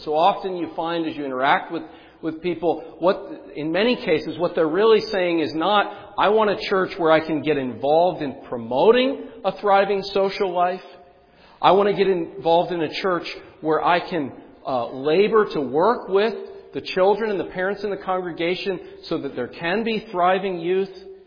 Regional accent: Pennsylvania, United States; where I'm actually from the Susquehanna Valley.

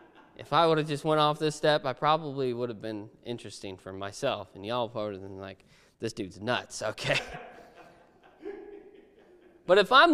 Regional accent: United States; I'm from the States, but I'm pretty sure the States and in Canada, they're the same thing.

